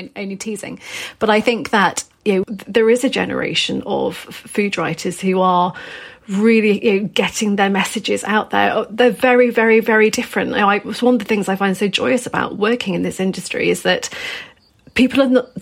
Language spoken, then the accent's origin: English; North West England, United Kingdom; I know I sound like I'm kind of like middling than middle class, as you were just saying, but, you know, I'm from Lancashire